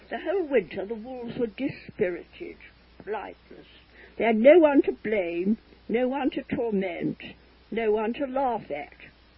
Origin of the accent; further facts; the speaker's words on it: Reigate, South East England, United Kingdom; also born or lived in London; I was born in London, and then we moved to a country town, Reigate, in right near London. I was 5 years old.